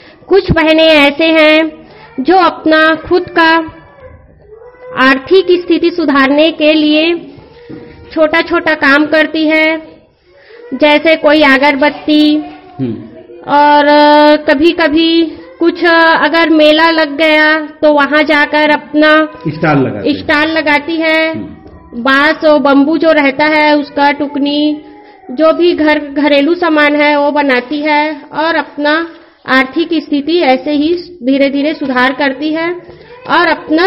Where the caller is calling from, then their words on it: Charauda, Chhattisgarh, India; ग्राम चरौदा से रायपुर मोबाइल वाणी पे